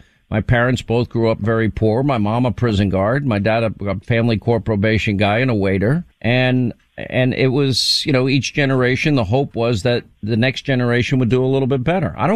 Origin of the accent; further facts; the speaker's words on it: United States; I don't want to leave the United States ever. I'm an American.